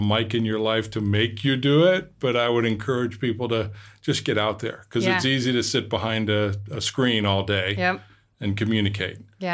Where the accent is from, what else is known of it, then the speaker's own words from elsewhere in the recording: Canada; And we chatted about family and being Canadian